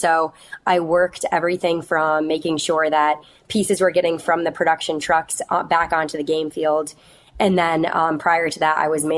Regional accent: North Carolina, United States; So I spent most of my time growing up in Carolina.

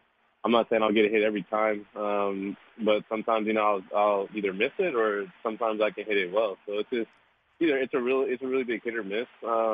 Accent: California, United States; I want to go back to California. I want to go back to my hometown, spend a few weeks there and then go down to LA and train and stuff and get ready for spring.

